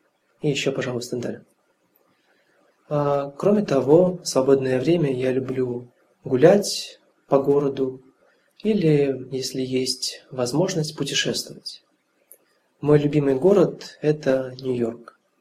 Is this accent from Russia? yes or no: yes; Russia; я из России, и я живу в городе Брянск. Брянск – это достаточно большой город недалеко от Москвы.